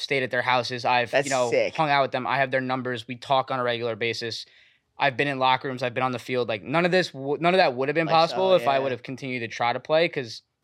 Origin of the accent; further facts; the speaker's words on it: Farmingdale, New York, United States; Born and bred, Farmingdale, Long Island.